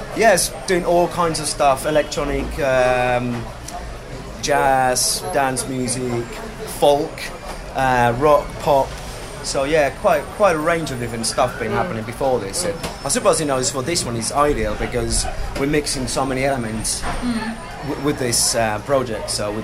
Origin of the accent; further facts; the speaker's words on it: Finland; English is a second language; now in London, United Kingdom; Well, I'm actually from Finland.